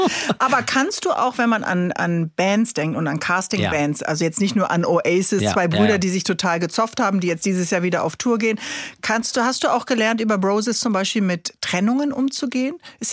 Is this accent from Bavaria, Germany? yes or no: no; Bremen, Germany; Ich komme ja aus Bremen, ich musste immer an diese kalte, graue Nordsee, es war ganz schrecklich.